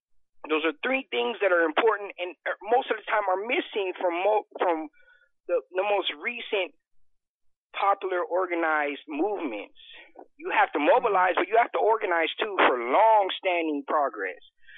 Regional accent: Los Angeles, California, United States; I'm from LA.

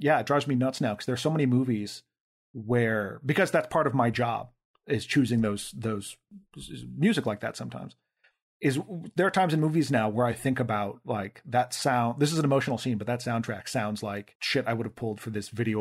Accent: Midwest, United States; I did get kind of nostalgic from because I'm from the Midwest and malls give me power.

